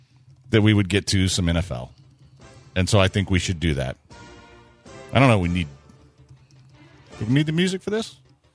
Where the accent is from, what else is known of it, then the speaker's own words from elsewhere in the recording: Canada; accent: Canadian; I think my Canadian accent's a little bit off. I haven't been up there since summer. I'm always really good at it when I first get back.